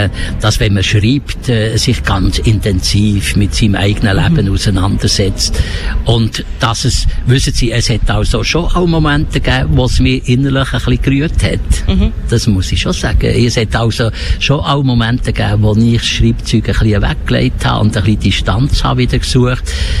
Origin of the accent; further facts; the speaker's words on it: Italy; now in Switzerland; Ich bin eigentlich ein Italiener.